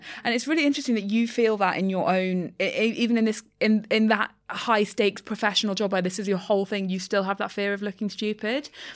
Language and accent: English; London, United Kingdom; I love being a Londoner.